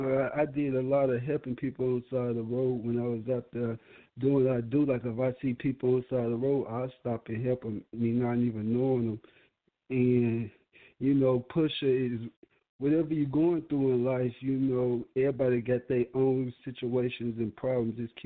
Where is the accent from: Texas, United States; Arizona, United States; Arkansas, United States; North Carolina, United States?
North Carolina, United States; Charlotte; Yeah, no. I'm living in Charlotte. I'm from Charlotte, but I just had to mention Concord because I had my dealings in Concord, too.